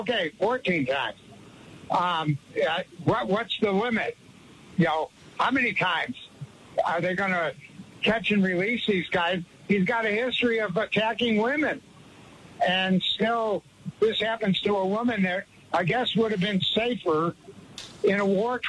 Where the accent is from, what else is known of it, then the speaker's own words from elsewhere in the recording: Chicago, Illinois, United States; I was born in the city, but then I grew up on the northwest side